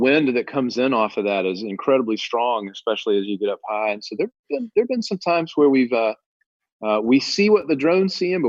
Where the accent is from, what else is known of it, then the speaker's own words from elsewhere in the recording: Southern United States, United States; accent: Southern drawl; I'm a Southerner, you know, I can't help it.